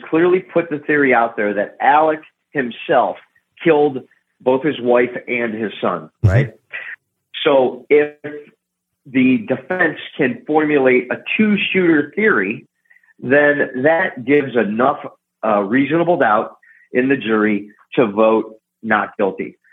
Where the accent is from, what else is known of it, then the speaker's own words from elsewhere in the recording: Northern United States, United States; as a Northerner, you think maybe it's a little bit contrived. I'm up here in the northern sure. part of the United States, as are you